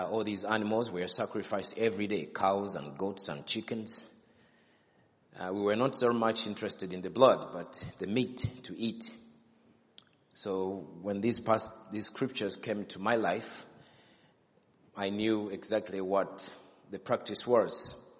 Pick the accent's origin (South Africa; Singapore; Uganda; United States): Uganda; I come from Uganda, Africa.